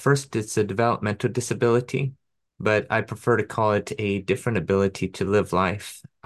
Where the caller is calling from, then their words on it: Costa Mesa, California, United States; I'm speaking from Costa Mesa in Orange County, California.